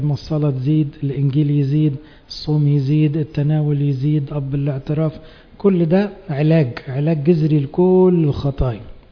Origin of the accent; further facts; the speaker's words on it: Egypt; احنا كمجتمع مصري